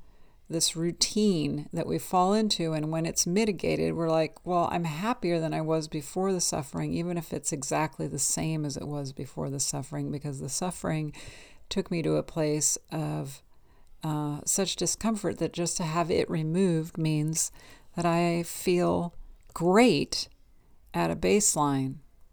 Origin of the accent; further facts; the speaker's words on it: California, United States; I'm from California. I'm from countercultural California. And I believe in that dialect.